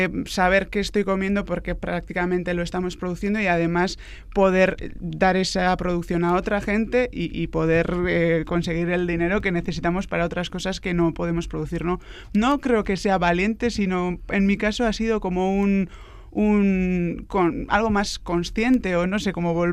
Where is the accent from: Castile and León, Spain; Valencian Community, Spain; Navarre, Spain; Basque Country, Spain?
Basque Country, Spain; Andoain; Yo soy de Andoain, de Guipúzcoa